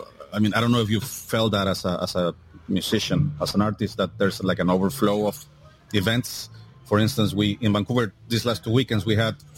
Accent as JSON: {"language": "English", "country": "Mexico", "said": "I'm originally from Mexico"}